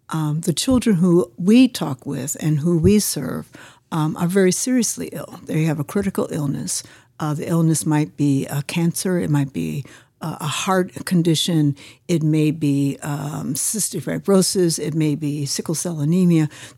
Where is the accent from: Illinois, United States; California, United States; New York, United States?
Illinois, United States; Chicago; So I'm from Chicago, born and raised, always been attracted to issues for children, right?